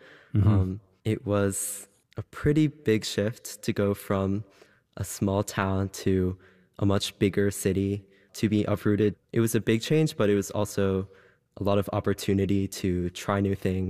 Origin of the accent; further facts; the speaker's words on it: Missouri, United States; I grew up in Missouri in the Midwest.